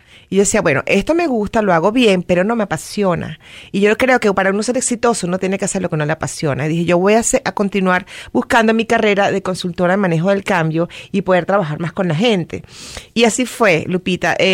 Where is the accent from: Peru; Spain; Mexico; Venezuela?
Venezuela; now in United States; Sí, soy venezolana, tengo ya casi 9 años en Estados Unidos. Viví en el sur de Florida por 6 años y medio.